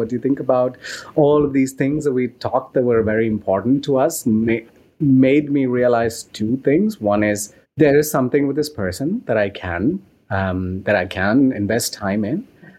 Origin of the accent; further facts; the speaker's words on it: India; now in Berlin, Germany; I come from India, and in India, family is big.